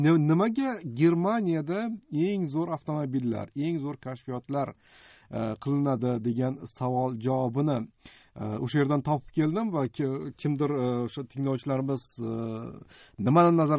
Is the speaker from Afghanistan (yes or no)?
no; Dushanbe, Tajikistan; Dushanbeda men katta bo'lganman